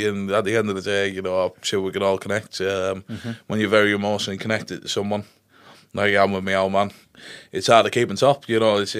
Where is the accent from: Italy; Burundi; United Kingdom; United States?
United Kingdom; Middlesbrough, North East England; born there; So I was born in Middlesbrough, 1985.